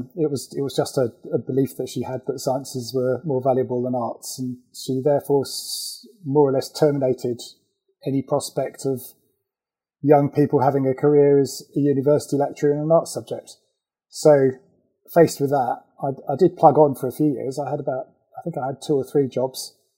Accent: Manningtree, East of England, United Kingdom; Well, I grew up in Manningtree in Essex, which is a small town between Colchester and Ipswich, and I still live near there.

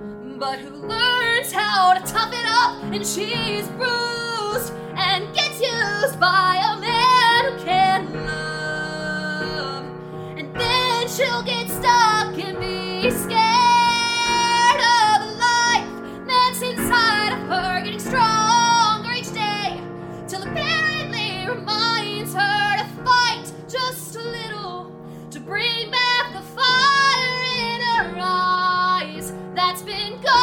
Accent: Plano, Texas, United States; I grew up in mainly Plano, I would say. My school was in Addison. I have divorced parents. And my mom was in Addison and my dad was in Plano. As a young kid, we were in Plano

